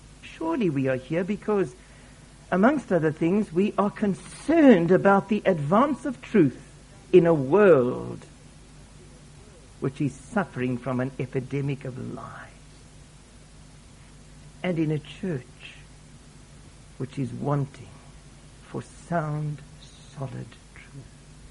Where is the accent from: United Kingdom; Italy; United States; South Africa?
South Africa; as we sometimes say in Afrikaans in my home country